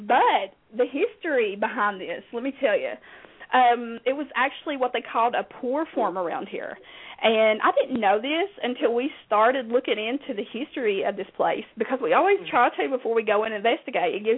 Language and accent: English; Virginia, United States; I said, no, I'm from Virginia. You know, up there near West Virginia, where they do have the rivers with the paddling boats